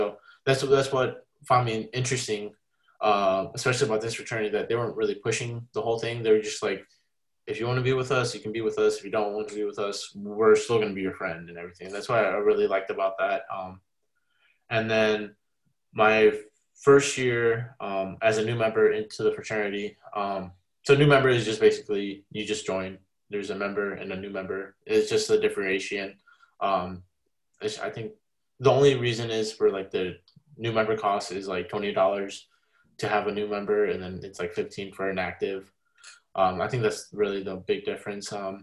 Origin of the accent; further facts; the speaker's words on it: St. Louis, Missouri, United States; I'm from St. Louis, Missouri. I'm 20 years old.